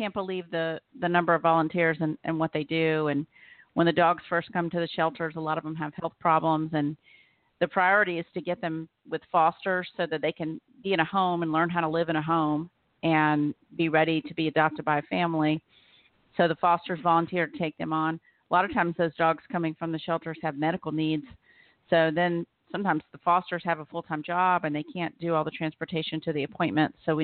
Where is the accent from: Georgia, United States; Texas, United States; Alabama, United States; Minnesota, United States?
Alabama, United States; I'm from the South. I'm from Alabama. And in the South, there's an overpopulation of dogs.